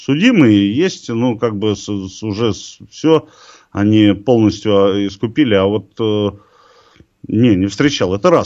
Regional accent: Moscow, Russia; А вот мы москвичи, да.

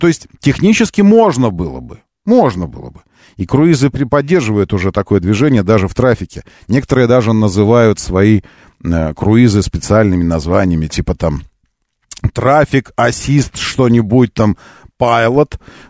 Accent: Moscow, Russia; Я же москвич

